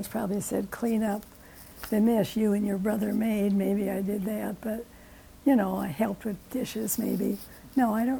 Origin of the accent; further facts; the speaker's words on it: Chicago, Illinois, United States; I just remember growing up in Chicago, mm-hmm. and I liked it. And we lived in a brownstone apartment on the first floor.